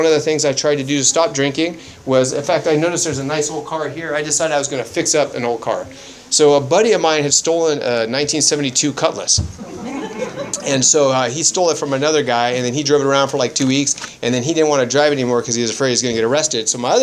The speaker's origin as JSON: {"language": "English", "country": "Canada", "said": "So I'm Canadian, so I went back to Canada, once to the East Coast, once to the West Coast. Once very far north into the province of British Columbia, way out in the woods"}